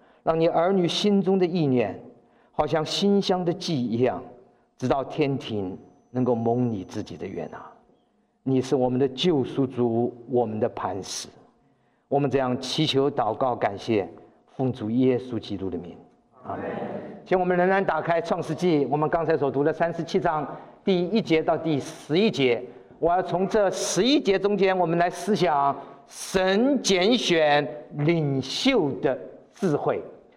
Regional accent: China; 你跟我身为中国人，我们有这个福气，我们要传给，因为我们的关系，传给全中国所有的人能够得到神所赐给的福气

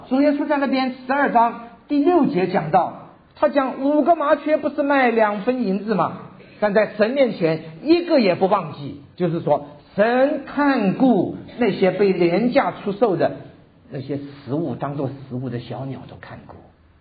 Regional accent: Taiwan; 我们从台湾来的，我的年纪都知道

